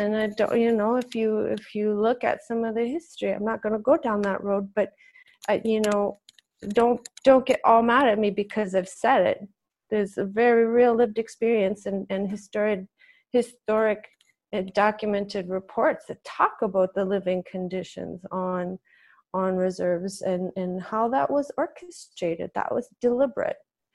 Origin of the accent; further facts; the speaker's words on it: Nunavut, Canada; growing up in Nunavut, where the economic opportunities were so slim.